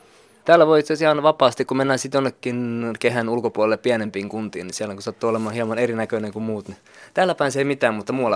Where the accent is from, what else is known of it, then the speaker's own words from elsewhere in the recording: Porvoo, Uusimaa, Finland; now in Helsinki, Finland; Mä oon muuttanut Porvoosta.